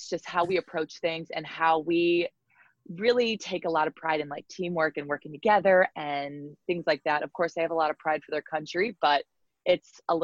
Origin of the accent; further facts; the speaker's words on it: United States; So it was me as an American, and then the other foreigner was a Czech Republic girl.